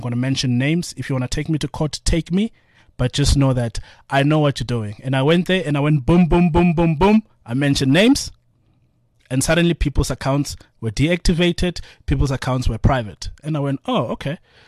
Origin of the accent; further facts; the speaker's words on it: Atteridgeville, Gauteng, South Africa; Attridgeville.